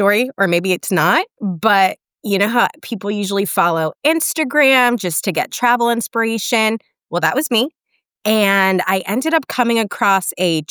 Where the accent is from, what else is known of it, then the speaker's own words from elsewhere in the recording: Connecticut, United States; And I'm from Connecticut, and our home airports are either JFK or Newark